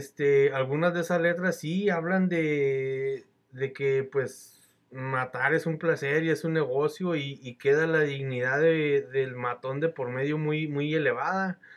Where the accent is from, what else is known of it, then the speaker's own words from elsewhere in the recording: Mexico; como mexicano que soy, en México ahorita anda de moda